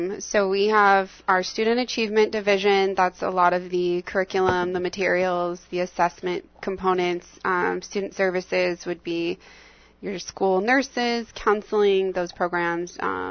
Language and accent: English; Idaho Falls, Idaho, United States; Southeast corner. I was born and raised Idaho Falls, and then I graduated from Boise State, which is southwest corner.